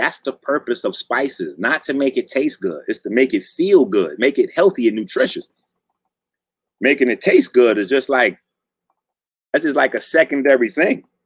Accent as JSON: {"language": "English", "town": "Bronx", "region": "New York", "country": "United States", "said": "Like, my mind, I'm from the Bronx."}